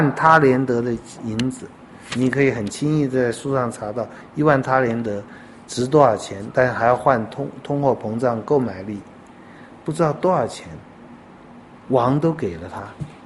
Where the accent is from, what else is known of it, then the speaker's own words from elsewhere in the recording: China; 我们中国人一枝梨花春带雨，哭着讲吗？